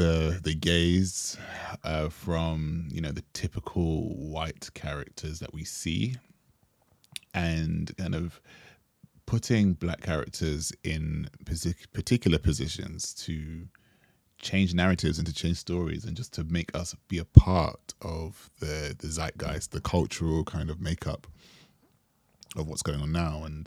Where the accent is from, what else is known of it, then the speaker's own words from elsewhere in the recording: Jamaica; And we bonded over being Jamaican.